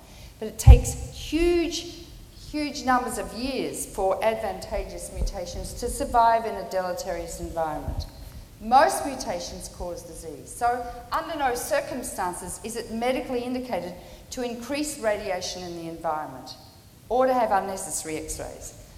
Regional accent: Australia; I've always been very proud of being Australian, but I'm not now.

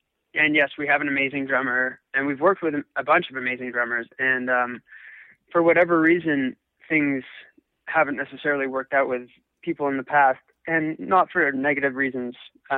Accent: Vancouver, British Columbia, Canada; We're from Vancouver, so we're based here

